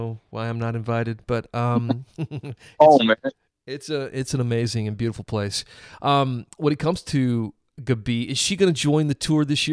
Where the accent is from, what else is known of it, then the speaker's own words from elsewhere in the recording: South Carolina, United States; I actually thought of you over the weekend because I was in South Carolina, my home state, and I went to Bojangles.